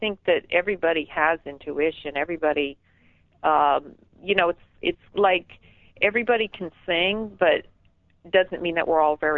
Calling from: North Carolina, United States; I'm in North Carolina.

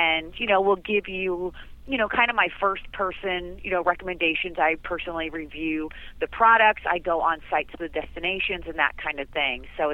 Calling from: San Diego, California, United States; I am in sunny San Diego.

